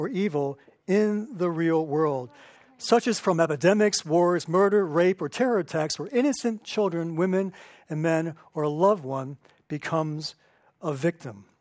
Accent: Pikesville, Maryland, United States; I grew up in Pikesville. We don't, you know, Golden Ghetto, we don't suffer much in Pikesville.

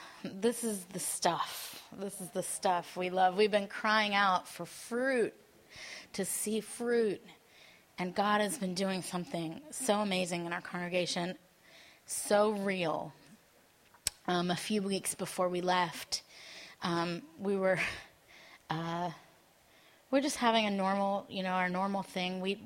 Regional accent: Israel; And I'm Israeli. I was born in Israel

